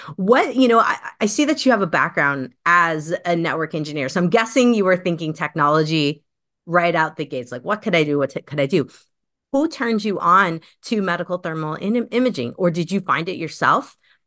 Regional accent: Midwest, United States; I sound like probably a broken record to my podcast listeners, but I grew up in the Midwest.

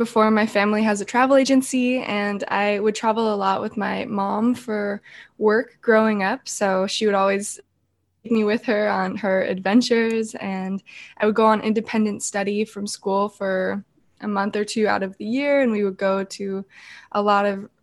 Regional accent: California, United States; I am from California. I grew up with a family who had a travel agency

